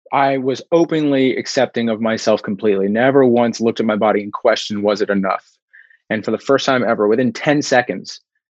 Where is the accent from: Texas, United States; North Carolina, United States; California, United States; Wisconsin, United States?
Texas, United States; Austin; also born or lived in Houston; So I'm originally from Houston. I was born in Houston, but then I grew up in Austin, Texas. Yeah. So okay. I'm a native Texan.